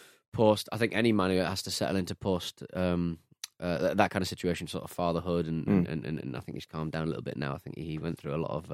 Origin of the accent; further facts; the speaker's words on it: Hartlepool, North East England, United Kingdom; my hometown of Hartlepool.